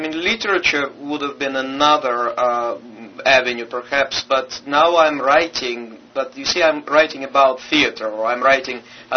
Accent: Moscow, Russia; English is a second language; In Moscow, and in Russia's capital, at that point the capital of the Soviet Union.

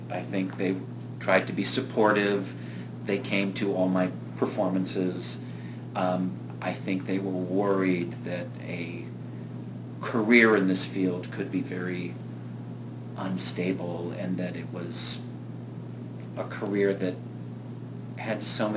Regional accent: Tarrytown, New York, United States; In fact, it turns out he lived in the town next door to my hometown. So sometimes if he were going home for the weekend, he'd give me a lift and drop me off in Tarrytown

